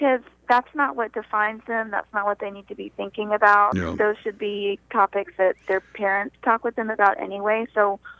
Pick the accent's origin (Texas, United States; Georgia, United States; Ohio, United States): Texas, United States; And I am from Texas, so not from New York.